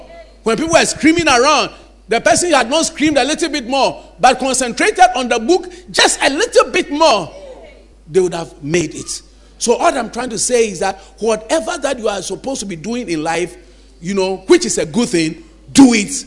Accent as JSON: {"language": "English", "town": "Osogbo", "region": "Osun", "country": "Nigeria", "said": "I come from Oshogbo."}